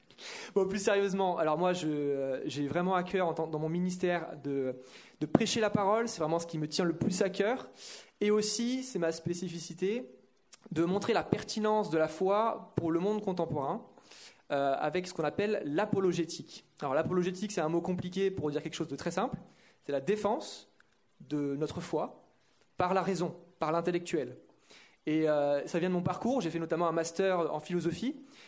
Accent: Lyon, Auvergne-Rhône-Alpes, France; je suis de Lyon, donc en France, fan de football

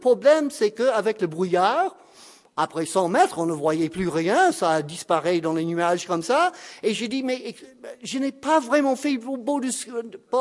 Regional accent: Florida, United States; French is a second language; moved away as an adult; venant de la Floride, ça serait une bonne aventure pour moi, parce que, bien entendu, là d'où je viens, il n'y a pas de neige, il n'y a pas de montagne.

